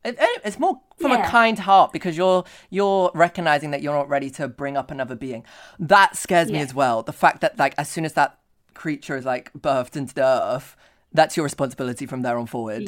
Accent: London, United Kingdom; I'm from London.

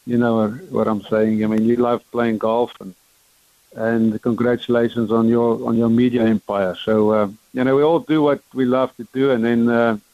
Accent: England, United Kingdom; moved away; growing up in England and then moving over here

